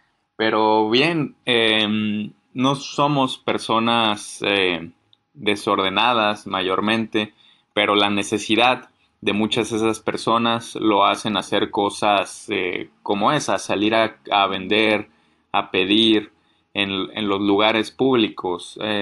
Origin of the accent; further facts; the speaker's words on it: Mexico; Claro, he fallado como mexicano porque nunca he comprado un camote de los de ese carrito.